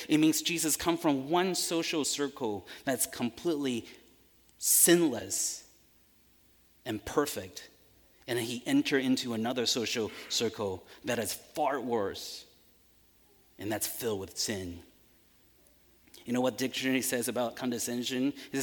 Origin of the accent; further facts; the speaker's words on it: Taiwan; also born or lived in Washington, D.C. / Midwest; now in United States; You know, I grew up in Taiwan, moved to D.C., live in the Midwest for a long time.